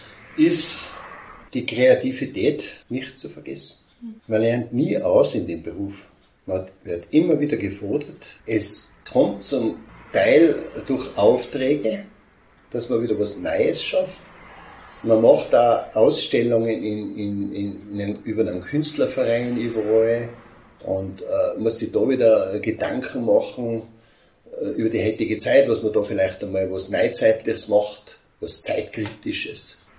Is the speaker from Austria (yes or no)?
yes; Hochfilzen, Tyrol, Austria; Wo ich herkomme, bin ein echter Hochfilzer.